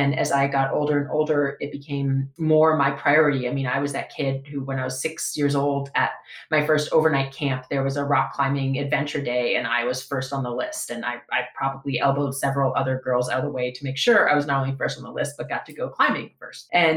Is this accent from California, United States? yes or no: no; Minnesota, United States; I grew up in Minnesota, and I had a family that was all about being outside in any kind of weather